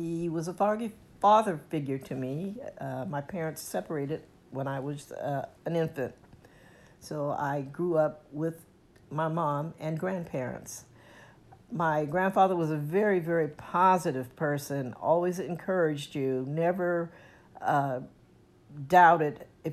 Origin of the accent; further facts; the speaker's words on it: San Francisco, California, United States; My childhood, I grew up in San Francisco, came to San Francisco with my family as an infant. Grew up basically in the 40s, 50s.